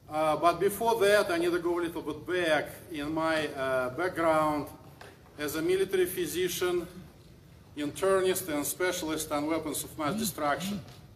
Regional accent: Russia; English is a second language; I hope you can hear me, my broken French accent. I'm from Russia, obviously.

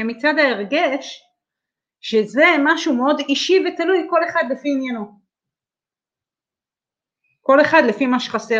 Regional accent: Safed, Northern District, Israel; כשהייתי ילדה, גדלתי בצפת.

